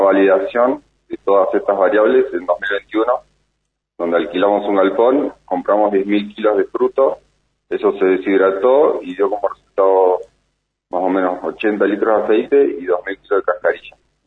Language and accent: Spanish; Bariloche, Río Negro, Argentina; Nosotros, yo soy de Bariloche